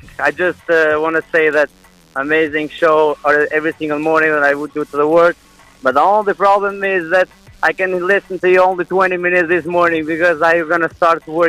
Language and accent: English; Kosovo; English is a second language; I'm from Kosovo, Eastern Europe.